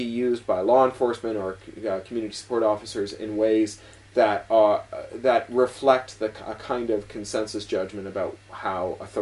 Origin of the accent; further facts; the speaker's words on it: Canada; As a Canadian, I had the Charter of Rights and Freedoms to make reference to.